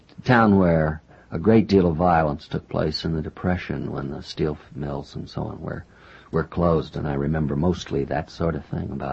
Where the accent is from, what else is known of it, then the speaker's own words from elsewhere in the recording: Warren, Ohio, United States; I grew up in Ohio.